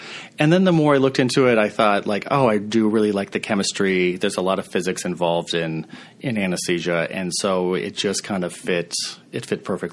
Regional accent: Montana, United States; So I grew up in Montana. My mom is a nurse in rural Montana.

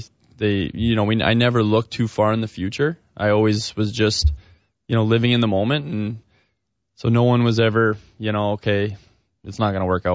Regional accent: Calgary, Alberta, Canada; I grew up in Calgary.

